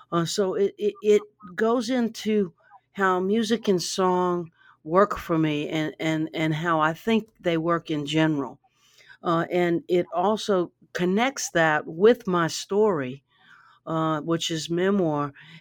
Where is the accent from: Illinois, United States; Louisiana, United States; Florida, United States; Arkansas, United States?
Louisiana, United States; Baton Rouge; I grew up in Baton Rouge, and the highlight of my week when I was a little person was when the bookmobile came and I got to pick my six books.